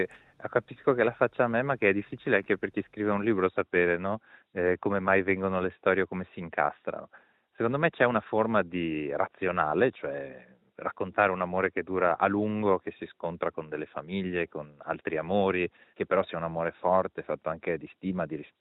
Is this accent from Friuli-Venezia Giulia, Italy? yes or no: no; Venice, Veneto, Italy; da veneziano conosco Murano forse un po' meglio di chi sta fuori Venezia.